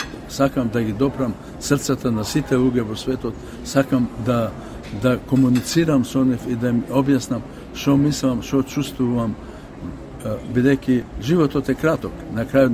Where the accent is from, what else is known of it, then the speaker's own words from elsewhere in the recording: Bitola, Pelagonia, North Macedonia; а сепак ние сме од Битола, јас сум од Битола. То мене ми е гнездото, то мене ми е седелото.